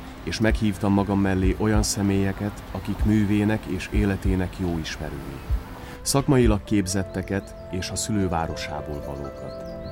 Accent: Southern Slovakia, Slovakia; Dél-Szlovákiából származom.

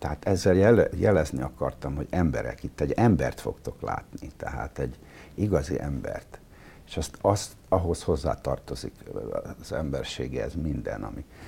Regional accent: Szeged, Csongrád-Csanád, Hungary; also born or lived in Rákoshegy; Egyrészt az is fontos, hogy én Szegeden születtem, és ott nőttem föl

